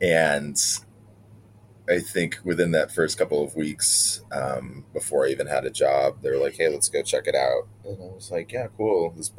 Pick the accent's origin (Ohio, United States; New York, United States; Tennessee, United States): New York, United States; Elmira; I think I had like in my head too, growing up in Elmira, one of my friends had a bottle of absinthe his dad might have made.